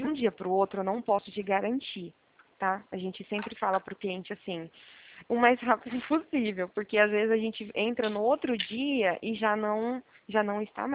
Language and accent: Portuguese; Presidente Bernardes, São Paulo, Brazil; Eu trabalho em Prudente, né? Mas eu moro em Bernardes. Desde pequenininha.